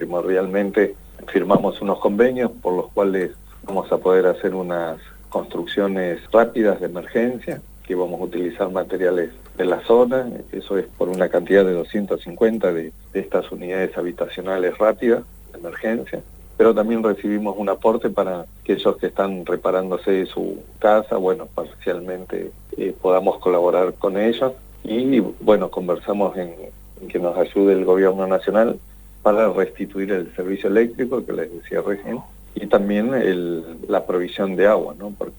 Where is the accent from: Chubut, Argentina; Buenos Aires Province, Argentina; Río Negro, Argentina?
Chubut, Argentina; como nosotros somos de Chubut